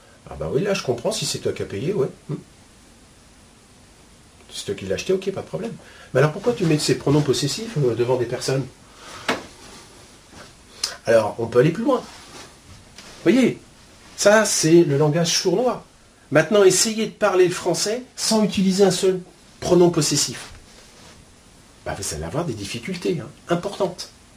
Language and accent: French; France; Moi, en tant que Français